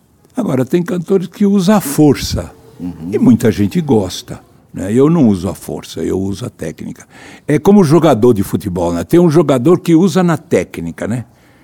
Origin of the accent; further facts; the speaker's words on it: Bauru, São Paulo, Brazil; also born or lived in Minas Gerais; E que se criou em Bauru.